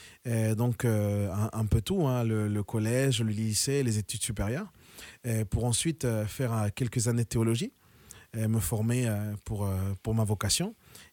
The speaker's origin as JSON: {"language": "French", "country": "Chile", "moved": "yes", "lives_now": "France", "said": "Je viens du Chili."}